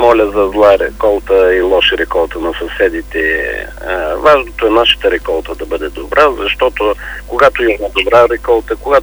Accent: Southern Bulgaria, Bulgaria; не заради това, че сме от Южна България ние

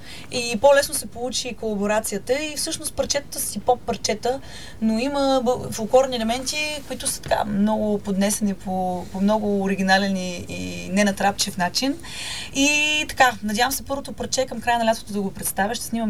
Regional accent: Karlovo, Plovdiv Province, Bulgaria; Аз съм горда, че съм от Карлово.

